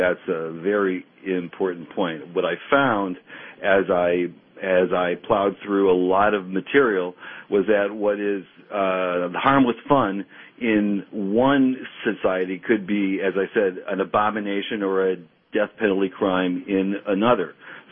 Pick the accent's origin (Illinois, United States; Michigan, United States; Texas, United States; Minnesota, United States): Michigan, United States; Detroit; born there; Yes, I was born in Detroit many decades ago, but I still have family there